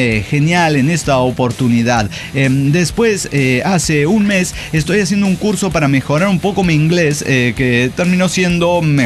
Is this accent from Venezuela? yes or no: yes; Venezuela; La primera vez que salí de Venezuela